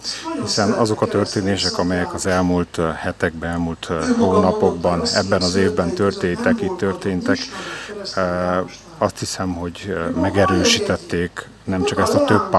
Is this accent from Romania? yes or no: yes; Oradea, Bihor, Romania; Én magam, ugye Bihar megyei származás vagyok, Nagyváradról jöttem